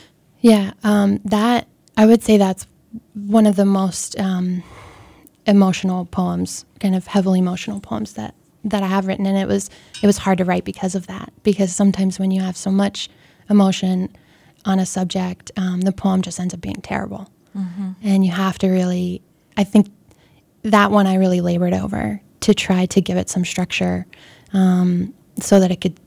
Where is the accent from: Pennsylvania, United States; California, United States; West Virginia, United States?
Pennsylvania, United States; Pittsburgh; I'm a girl from Pittsburgh and I, you know, tend to try to write things that I know.